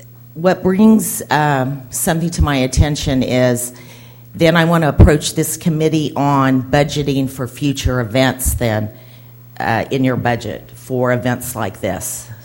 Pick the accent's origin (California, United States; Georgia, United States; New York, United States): California, United States; Bakersfield; I do have a son at Cal State Bakersfield, and we're originally from Bakersfield